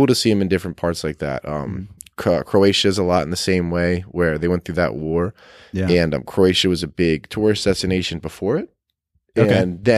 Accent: Philadelphia, Pennsylvania, United States; dude, look, I'm from Philly. We throw snowballs at Santa Claus.

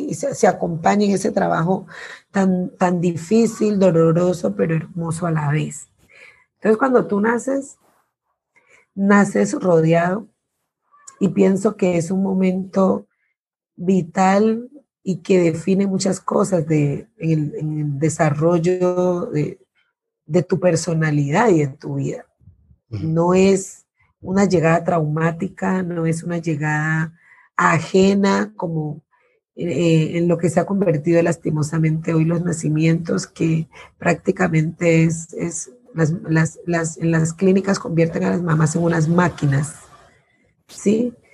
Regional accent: Timbiquí, Cauca, Colombia; born there; Santa Bárbara, que es la zona urbana en donde yo nací, queda en mitad del río, que es la ribera del río Timbiquí, pero queda también a 10 minutos del mar. Es un pueblo mágico

